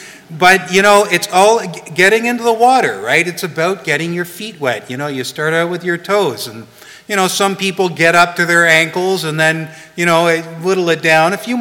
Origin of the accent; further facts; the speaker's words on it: Nova Scotia, Canada; I'm from Nova Scotia, and sometimes I get to go to the beach